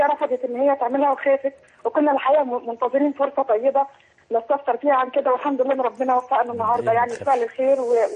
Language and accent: Arabic; Egypt; now in Qatar; يعني أنا طبعا اللي طلع من مقدرتي لأني موظفة هنا في البلد وأنا مصرية